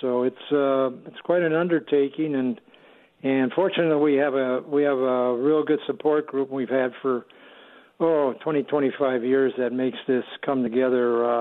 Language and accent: English; Wisconsin, United States; moved away; I had a client at the time that found out I was from Wisconsin and asked me if I'd been to the picnic.